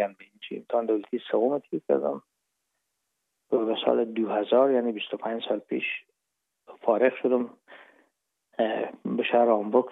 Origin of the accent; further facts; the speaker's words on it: Herat, Afghanistan; moved away as an adult; now in Hamburg, Germany; ما رفتیم از کابل به هرات و پیش که فاکولته رو پایان برسانیم یا دیپلمی بگیریم از هرات از طریق زمینی داخل مرز ایران شدیم از مرز ایران گذشتیم و داخل پاکستان و از پاکستان قاچاقی آمدیم به آلمان میشد سال 1369 که ما به هامبورگ رسیدیم که باشه 1990